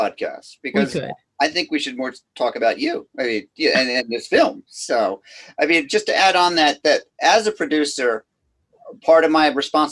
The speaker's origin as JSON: {"language": "English", "region": "Scotland", "country": "United Kingdom", "said": "So being Scottish and being a cheap bastard, I told her not to submit to any festivals until she tells me"}